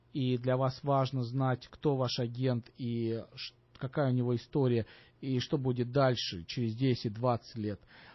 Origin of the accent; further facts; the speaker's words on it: Russia; moved away; потому что мы приехали из России, зачастую мы не понимаем разницу в страховых продуктах.